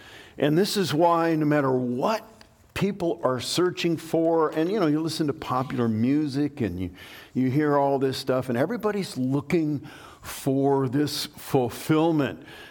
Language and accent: English; West Coast, United States; I'm from the West Coast. It was junior high back then, or high school, right?